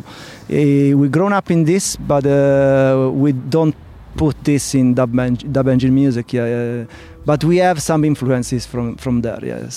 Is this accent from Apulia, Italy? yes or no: yes; Bari, Apulia, Italy; English is a second language; I discovered reggae in my region, La Puglia. I come from Bari, is the La Botte de la Italy, the south of Italy, and there's a lot of reggae music there because it's the Jamaica of Italy.